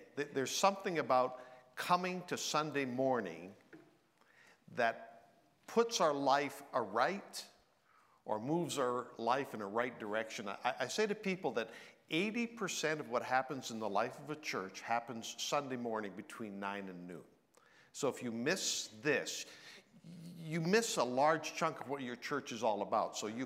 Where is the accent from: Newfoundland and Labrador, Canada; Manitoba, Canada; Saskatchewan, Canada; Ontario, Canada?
Ontario, Canada; Blind River; I'm from Northern Ontario. My home was a little town called Blind River. It was about 2,500 people, two-thirds French, one-third English. I'm from a family of five.